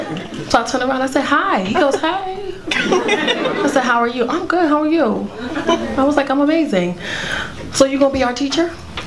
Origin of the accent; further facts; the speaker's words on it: New York, United States; Like, I never, because I'm from New York, When you're from New York, everybody in New York.